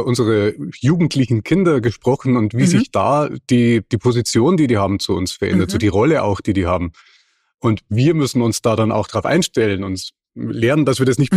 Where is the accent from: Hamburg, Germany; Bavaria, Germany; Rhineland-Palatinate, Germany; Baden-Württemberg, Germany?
Bavaria, Germany; Ich bin ja auch Niederbayer.